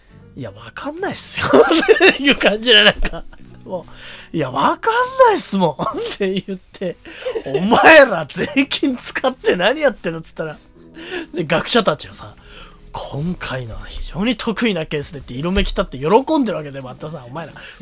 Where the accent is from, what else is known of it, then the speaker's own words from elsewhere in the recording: Gunma, Japan; now in Chiba, Japan; 千葉のこの僕の住んでるあたりから群馬の僕の実家あたりまではスーッとサイクリングロード一直線で伸びてて